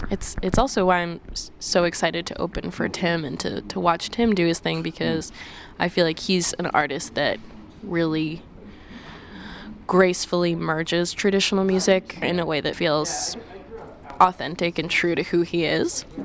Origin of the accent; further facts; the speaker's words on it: Montreal, Quebec, Canada; moved away as an adult; also born or lived in West Virginia; Well, I moved around a lot as a kid, but I was born in Montreal and mostly raised in Montreal. And after that, I went to West Virginia for 4 years, actually.